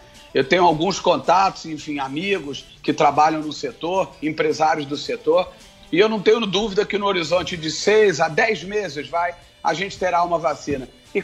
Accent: Brazil; todos nós que somos brasileiros

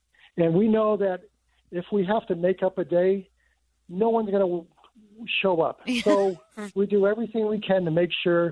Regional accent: Buffalo, New York, United States; I know I've told you before, I'm from Buffalo. I'm starting to feel like this is just like Buffalo.

